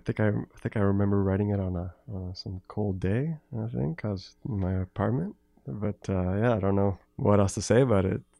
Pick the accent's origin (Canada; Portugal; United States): Canada; Toronto, Ontario; No, I grew up in Toronto.